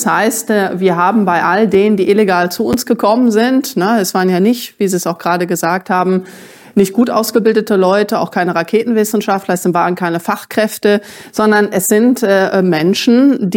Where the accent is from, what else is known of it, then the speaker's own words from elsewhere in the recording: Germany; vor allen Dingen auch in Deutschland, was ich als Deutsche auch historisch beobachten kann